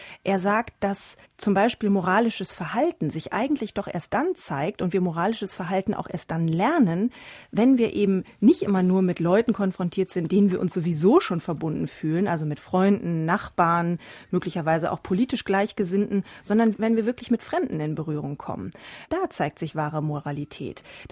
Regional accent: North Rhine-Westphalia, Germany; Das kenne ich aus meinem westfälischen Dorf, wo ich herkomme, auch.

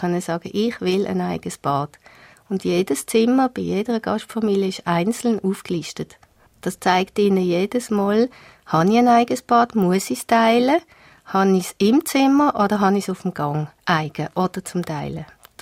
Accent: Switzerland; als Schweizer will man das vielleicht nicht unbedingt

